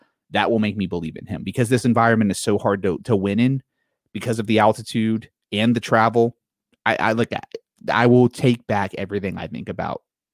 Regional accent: Texas, United States; tell you, as a Texan, I will never believe that anyone in the Midwest or the Northeast is nicer than a Texan.

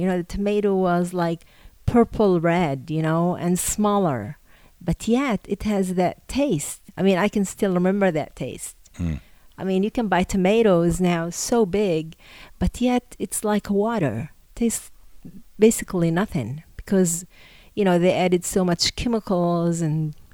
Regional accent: Sakhnin, Northern District, Israel; I did not grow up here. I grew up in Sakhnin.

